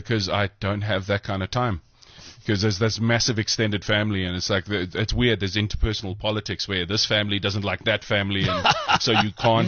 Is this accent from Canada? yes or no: no; Welkom, Free State, South Africa; also born or lived in Warrington; And 2 weeks later they moved to Welkom because, you know, you wanted something with bigger buildings